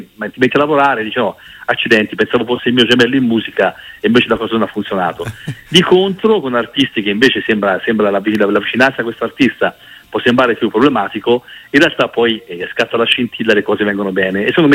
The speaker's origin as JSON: {"language": "Italian", "town": "Arezzo", "region": "Tuscany", "country": "Italy", "said": "il Cile, che appunto è di Arezzo, come me, io sono di Arezzo"}